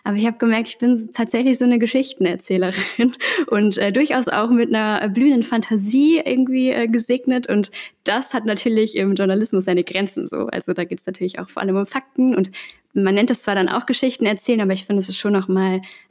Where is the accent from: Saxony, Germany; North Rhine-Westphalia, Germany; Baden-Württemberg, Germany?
North Rhine-Westphalia, Germany; Essen; born there; moved away as an adult; now in Berlin, Germany; ich bin gebürtig aus Essen und bin dann zum Studium nach Berlin gezogen, wobei ich in Potsdam studiert habe und dann so eine Pendlerin war, aber habe durchaus auch irgendwie so meine alte Heimat verlassen